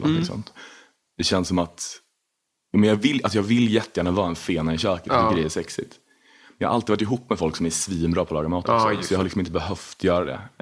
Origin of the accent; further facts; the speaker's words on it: Linköping, Östergötland, Sweden; jag är också uppvuxen så utanför Linköping på en sån liten.